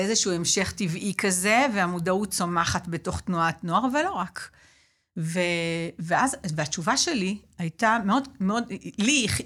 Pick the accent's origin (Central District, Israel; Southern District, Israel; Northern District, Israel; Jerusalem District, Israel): Southern District, Israel; Beersheba; נולדתי וגדלתי בבאר שבע. למשפחת פועלים, בסך הכל מעמד פועלים.